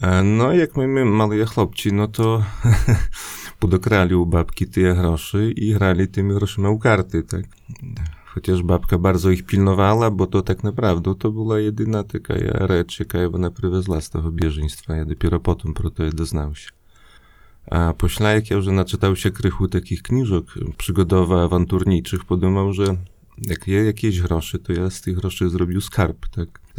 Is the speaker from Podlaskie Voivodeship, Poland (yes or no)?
yes; Koszyle, Podlaskie Voivodeship, Poland; bo ja pochodzę z wioski Koszylie, to jest w gminie Worla, niedaleko Bielska Podlaskiego.